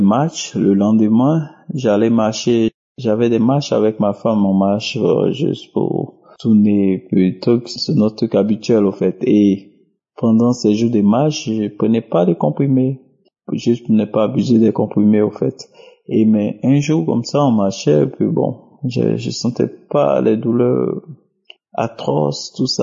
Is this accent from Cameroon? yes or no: no; Côte d’Ivoire; now in Austria; Salut, je suis un Ivoirien vivant en Autriche.